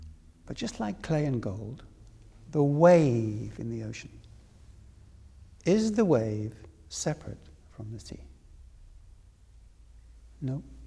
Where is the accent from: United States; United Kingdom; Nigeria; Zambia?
United Kingdom; Wales; born there; now in England; I'm a Welsh boy. I was born in Wales.